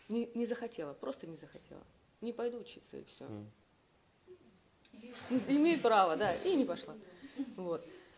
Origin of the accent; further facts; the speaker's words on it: Japan; я из Японии